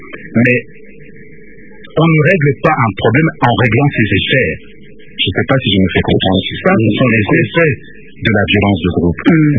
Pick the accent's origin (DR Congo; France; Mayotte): DR Congo; Nous sommes Congolais, nous sommes victimes de la violence.